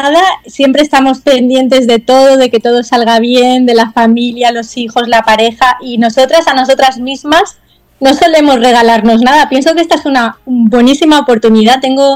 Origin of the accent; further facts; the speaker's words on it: Villajoyosa, Valencian Community, Spain; Pero tengo la suerte de ser de un pueblo, bueno, una ciudad, porque es ciudad, y aunque yo lo considero mi pueblo, ¿no?, mi ciudad natal, que es Villajoyosa, la Vila Joyosa, en Alicante.